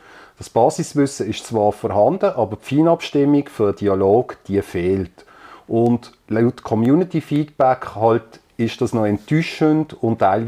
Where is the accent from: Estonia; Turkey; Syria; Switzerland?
Switzerland